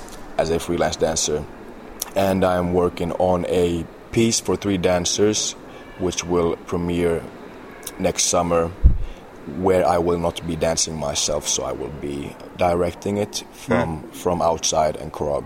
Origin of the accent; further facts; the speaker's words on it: Helsinki, Uusimaa, Finland; I was born and raised in Helsinki. Mm-hmm. My father is Nigerian and my mother is Finnish.